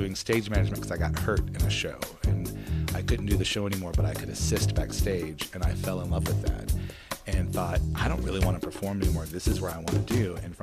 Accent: Tennessee, United States; Well, I grew up in Overton County, so this is home for me.

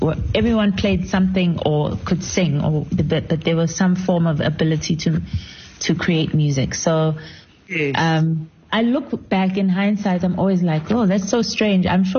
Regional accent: Soshanguve, Gauteng, South Africa; even though I grew up in Soshanguve in Tshwane

